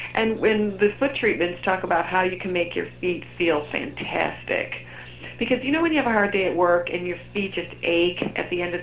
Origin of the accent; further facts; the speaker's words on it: Buffalo, New York, United States; Buffalo, New York.